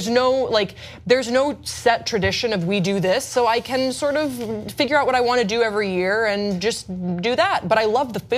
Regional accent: Belgium; my parents are American, but I was raised in Belgium. So I spent all my Thanksgivings that I can remember in Belgium. and I went to an international school

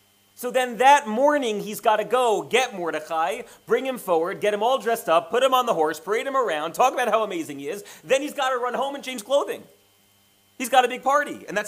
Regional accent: New York, United States; Oh, I'm sorry. I'm a New Yorker, I apologize.

